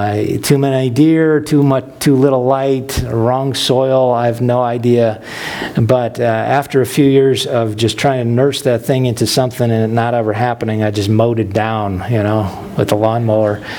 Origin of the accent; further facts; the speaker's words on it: New York, United States; I grew up in Western New York, and among other things, what you find in Western New York is Concord grape country.